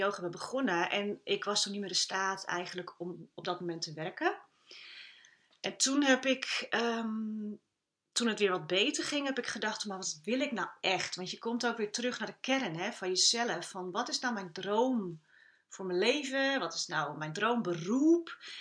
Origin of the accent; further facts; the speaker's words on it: Alkmaar, North Holland, Netherlands; now in Langendijk, Netherlands; Ik woon ook in het mooie Langendijk. Ik kom oorspronkelijk uit Alkmaar, maar ik woon wel heel prettig al een aantal jaren in Langendijk.